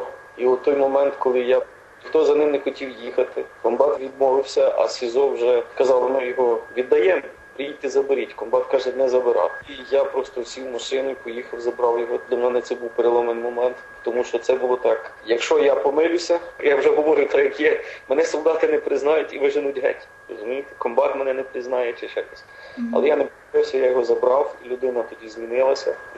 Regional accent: Western Ukraine, Ukraine; що от я западенець з ними

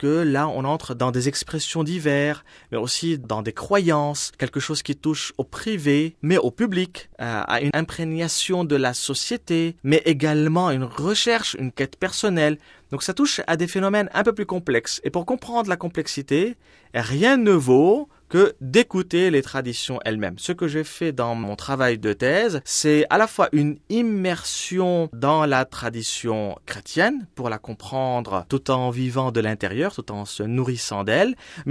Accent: Lebanon; now in Lyon, France; ça vient bien sûr de mes origines. Je suis libanais.

